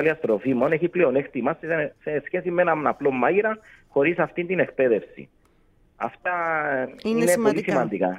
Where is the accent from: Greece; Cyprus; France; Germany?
Cyprus; Larnaca, Larnaca District; born there; also born or lived in Famagusta; now in Nicosia, Cyprus; Γεννήθηκα στη Λάρνακα, είμαι πρόσφυγας από την Αμόχωστο, αλλά μετά με έκλεψε η σύζυγός μου και με έφερε στη Λευκωσία.